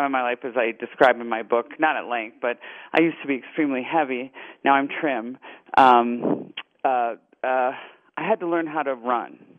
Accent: Denver, Colorado, United States; Yeah, I'm from Denver, Alan

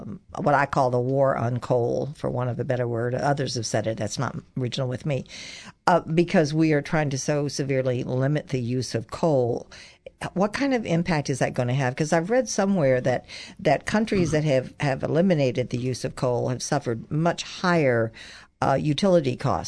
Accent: Appalachia, United States; so you have to realize my hometown was in the coal mining district of the Appalachian Mountains.

